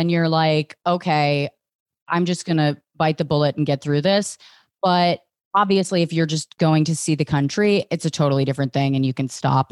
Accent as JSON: {"language": "English", "region": "Virginia", "country": "United States", "tie": "born or raised there", "said": "I grew up in right outside of DC."}